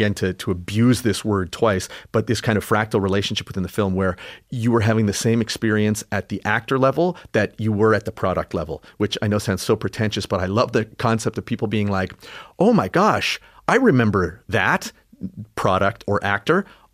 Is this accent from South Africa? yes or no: no; Canada; Well, look, I'm Canadian.